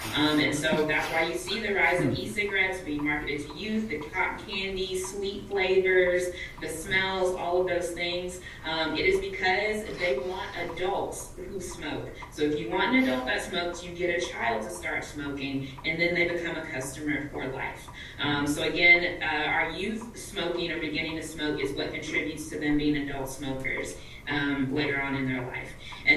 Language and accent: English; Texas, United States; I am from East Texas, another small community.